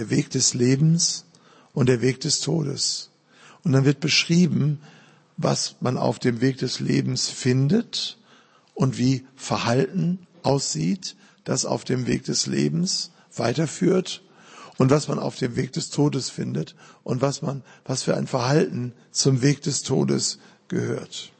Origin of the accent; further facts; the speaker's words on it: Duisburg, North Rhine-Westphalia, Germany; ich komme ja aus Duisburg